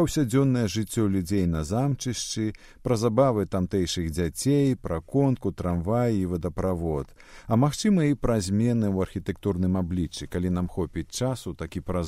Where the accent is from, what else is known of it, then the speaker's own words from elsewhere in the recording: Minsk, Belarus; Ми обидва народилися і виросли у Мінську і вельми болюче переживаємо поступову страту нашим городам свого історичного обличчя.